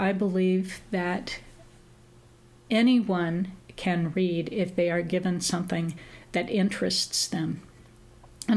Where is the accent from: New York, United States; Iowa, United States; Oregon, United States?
Iowa, United States; Indianola; also born or lived in Nebraska; started to miss my hometown. I grew up here in Indianola. So I decided to move back to Indianola